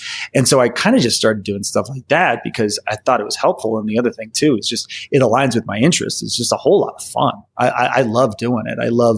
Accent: Minnesota, United States; now in Colorado, United States; No, not originally. I grew up in Minnesota, but I've been here 14 years.

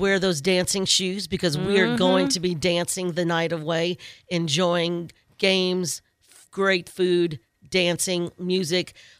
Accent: New Orleans, Louisiana, United States; I've got some really great recipes, and I'm from New Orleans.

